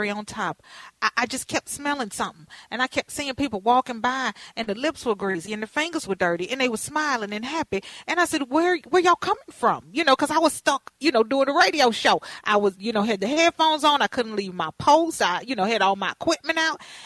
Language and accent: English; Texas, United States; now in Minneapolis, United States; I'm from Texas, so I know good barbecue. When I tasted, that was literally the best barbecue I've had in the Twin Cities since I left the Lone Star State.